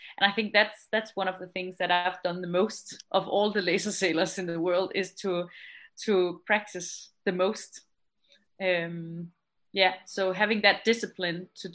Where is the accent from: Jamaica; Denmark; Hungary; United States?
Denmark; it's definitely how we grew up in Danish sailing sport